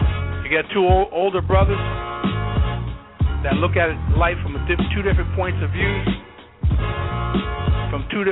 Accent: New Jersey, United States; I'm the brother from Jersey.

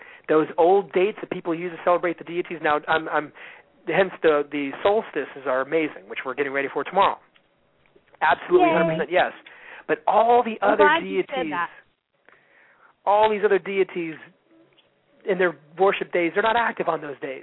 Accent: India; growing up in India, practically.

